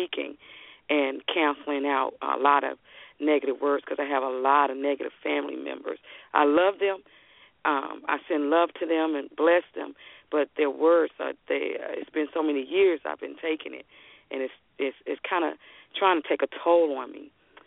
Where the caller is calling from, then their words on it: Texas, United States; I'm calling from Texas.